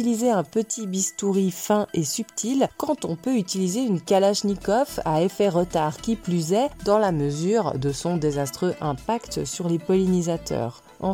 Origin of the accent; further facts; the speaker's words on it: Switzerland; en tant que Suissesse, je suis effarée de voir le temps qu'a mis la France à mettre en place un semblant de tri des déchets ménagers.